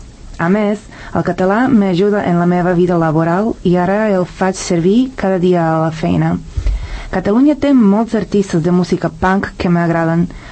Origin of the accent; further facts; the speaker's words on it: Serbia; Catalan is a second language; now in Spain; soc de Sèrbia. Porto aquí 5 anys i fa 3 vaig decidir començar a aprendre català. Com que ja parlava castellà